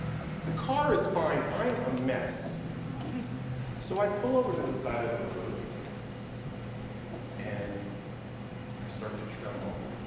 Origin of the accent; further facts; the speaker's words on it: New Jersey, United States; I'm from New Jersey, and there are not a lot of deer on the Garden State Park.